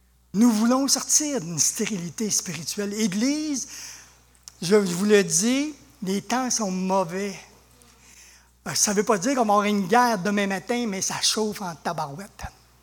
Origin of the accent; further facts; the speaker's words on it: Sherbrooke, Quebec, Canada; Nous, on est de Sherbrooke, donc l'église Pentecôte, pour nous, à l'époque, c'est l'année des réveils.